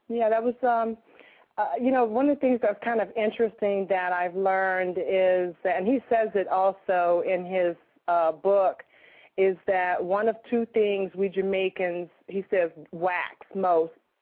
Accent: Georgia, United States; I'm from Georgia, so first I want to say there, we do have apple trees and pear trees.

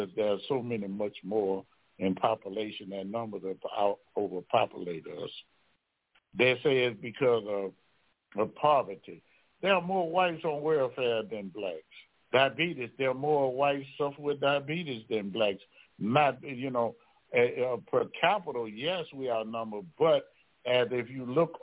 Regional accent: Baton Rouge, Louisiana, United States; Why I'm from Baton Rouge, Louisiana, why is it 70% in the state of Louisiana?

